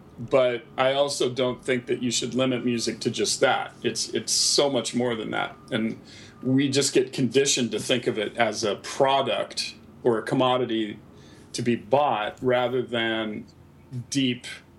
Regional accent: Pacific Northwest, United States; growing up in the Pacific Northwest and being part of that early music movement in the late 80s and early 90s.

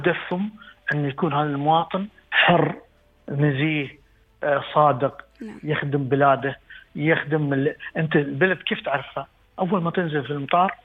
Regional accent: United Arab Emirates; يعني وين بتروح؟ بتقول أنا من الإمارات.

